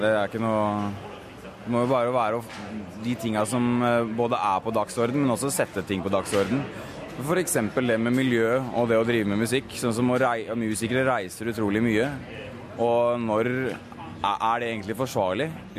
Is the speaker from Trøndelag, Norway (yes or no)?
no; Oslo, Norway; altså samhold eller community hjemme I Oslo, undervise kanskje mer.